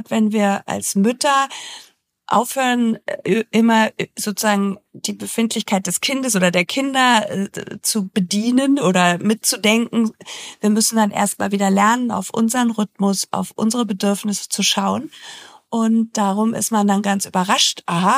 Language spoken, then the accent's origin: German; Munich, Bavaria, Germany; born there; Ich lebe in München. Ich bin auch in München geboren und habe hier meine Freundinnen